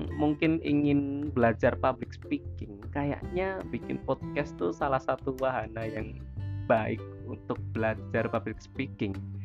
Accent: Central Java, Indonesia; sorry kalau bahasaku agak medok ya, karena aku orang Jawa yang logatnya sangat Jawa sekali.

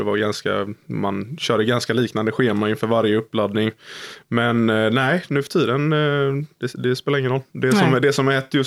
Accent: Gothenburg, Västra Götaland County, Sweden; Nej, men jag är uppvuxen i Göteborg, så det, man har ju havet där.

